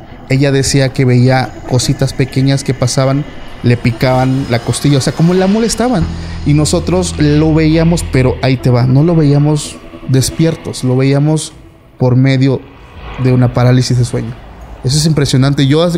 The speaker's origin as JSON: {"language": "Spanish", "town": "Tuxtepec", "region": "Oaxaca", "country": "Mexico", "said": "Nosotros somos de Tuxtepec, Oaxaca."}